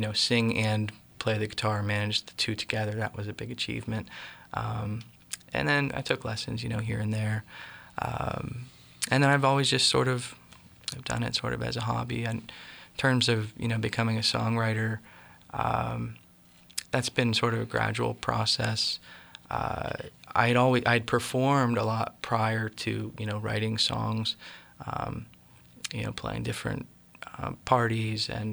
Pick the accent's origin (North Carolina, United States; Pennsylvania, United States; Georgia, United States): Pennsylvania, United States; Shaler; I grew up in Shaler, you know, just outside of Pittsburgh, and played guitar probably since 8th grade, 9th grade.